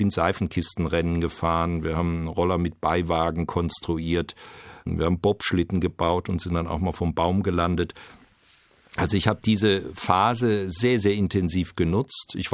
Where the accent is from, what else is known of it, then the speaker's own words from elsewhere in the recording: Freiburg, Baden-Württemberg, Germany; Ich habe meine Jugend in Freiburg, ich war bis zum 12. Lebensjahr in Freiburg, dem Spielen gewidmet.